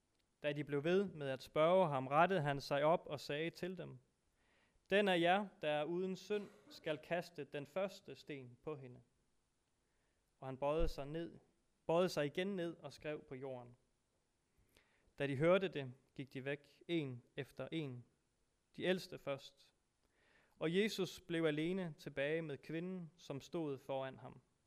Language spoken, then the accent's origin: Danish; Hvidebæk, Zealand, Denmark; Kommer fra Hvidebæk.